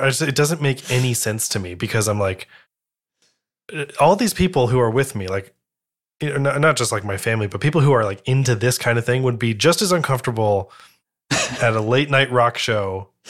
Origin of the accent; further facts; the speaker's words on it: Connecticut, United States; Like I grew up near Long Island Sound, so he's very familiar with all the Norwalk Islands and stuff